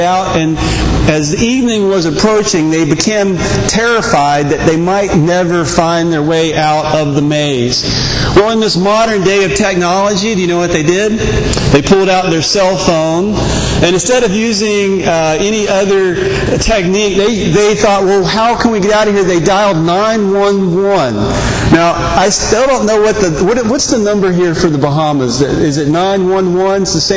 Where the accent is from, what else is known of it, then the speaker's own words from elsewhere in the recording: North Carolina, United States; I grew up in North Carolina. It's a southern state.